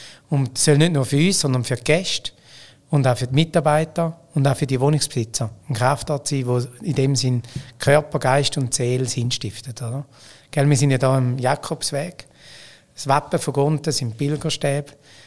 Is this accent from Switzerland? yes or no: yes; Appenzell, Switzerland; Und ich bin auch Appenzeller und ich bin auch bodenständig.